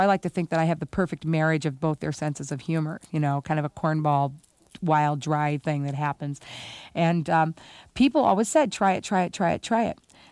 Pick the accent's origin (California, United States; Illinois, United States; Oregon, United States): Illinois, United States; Belleville; I grew up in the Midwest, okay? I grew up in a little town that has been surrounded by an information-proof shield since about 1958, okay? And that's Belleville, Illinois.